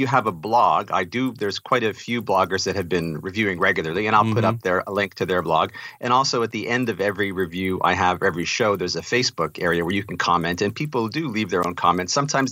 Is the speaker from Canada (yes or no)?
yes; Montreal, Quebec, Canada; When I was young, I grew up in Montreal